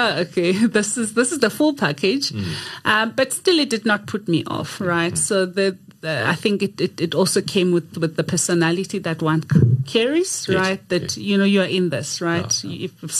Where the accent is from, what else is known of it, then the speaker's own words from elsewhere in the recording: Venda, Limpopo, South Africa; I'm a girl from Limpopo. I grew up in Venda, did all my schooling there, primary, high school.